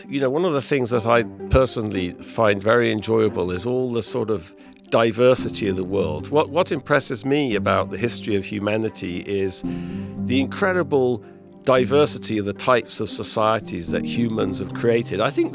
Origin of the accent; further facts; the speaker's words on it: England, United Kingdom; And I'm English, you know, and in the Brexit context